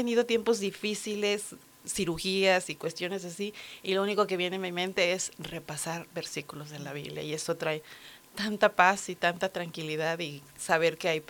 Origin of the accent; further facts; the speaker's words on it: Matamoros, Tamaulipas, Mexico; Soy originaria de Matamoros, Tamaulipas, México.